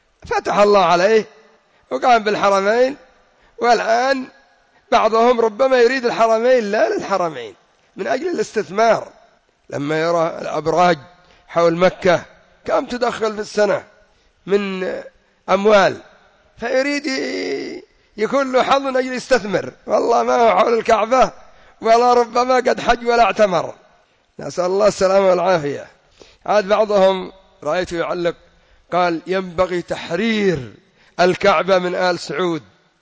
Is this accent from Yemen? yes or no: yes; Yemen; أقول لكم والله لو كانت عندنا في اليمن ما يستطيعوا يدوروا الحمامات